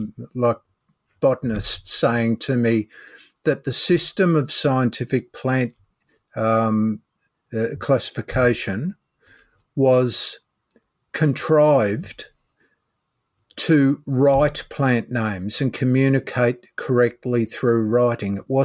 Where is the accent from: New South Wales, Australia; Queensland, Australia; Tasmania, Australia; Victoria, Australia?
Victoria, Australia; Melbourne; moved away as an adult; But, you know, look, I grew up in Melbourne. I went to Burnley. I was taught pronunciation of all sorts of different plant names. I moved around Victoria and everyone pronounced them pretty much the same as I did.